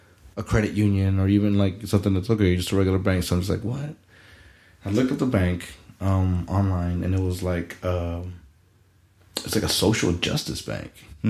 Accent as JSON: {"language": "English", "town": "Del Rio", "region": "Texas", "country": "United States", "tie": "born or raised there", "said": "I know in my hometown of Del Rio, and I know right next door in Eagle Pass"}